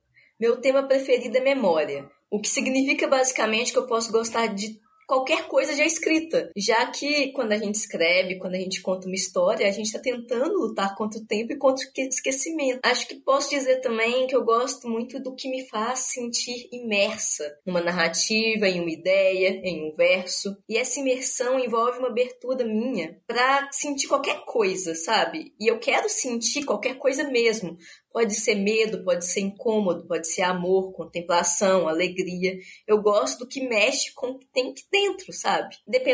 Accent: Divinópolis, Minas Gerais, Brazil; now in Belo Horizonte, Brazil; eu sou natural de Divinópolis, mas moro em Belo Horizonte já há alguns anos.

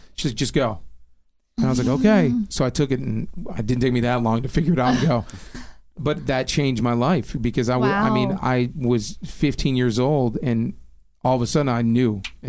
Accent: Detroit, Michigan, United States; So, I grew up in Detroit, and then I went to my mom's a single mom.

